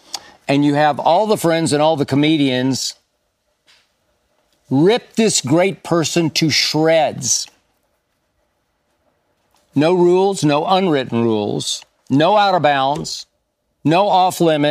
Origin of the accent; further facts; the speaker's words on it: Oklahoma City, Oklahoma, United States; also born or lived in Dallas; my hometown of Oklahoma City and my home away from home, Dallas, Texas, before they even had basketball.